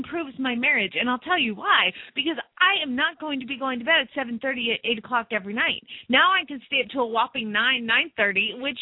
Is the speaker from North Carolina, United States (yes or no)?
no; Atlanta, Georgia, United States; Really, I'm from Georgia. I'm from Atlanta.